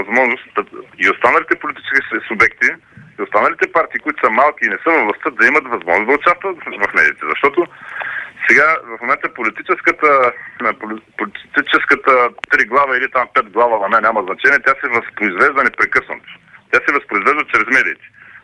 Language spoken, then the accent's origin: Bulgarian; Burgas, Burgas Province, Bulgaria; Нали, от Бургас сме, трябва да ми вярвате, вие го знаете също.